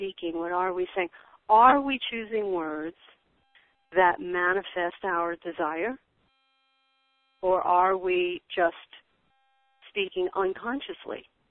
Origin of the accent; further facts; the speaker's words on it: Long Island, New York, United States; I'm from Long Island